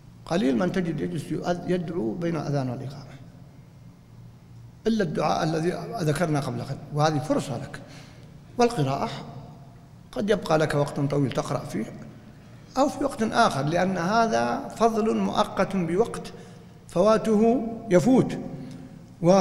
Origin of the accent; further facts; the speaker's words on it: Riyadh, Riyadh Province, Saudi Arabia; أنا سأذكر لكم مسجد عندنا في الرياض الآن